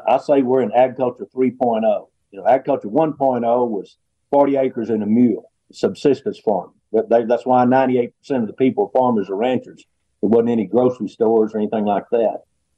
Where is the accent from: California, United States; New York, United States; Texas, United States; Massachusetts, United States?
Texas, United States; And the last four generations have been here in Texas farming and ranching. And I grew up here in Central Texas on a farm and ranch, and graduate of Tarleton State University.